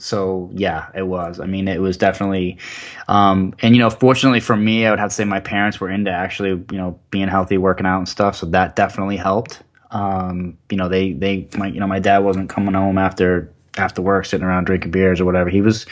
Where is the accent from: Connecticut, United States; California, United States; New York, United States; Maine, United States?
Maine, United States; now in Florida, United States; I'm in Florida most of the time, and then I'm originally from Maine.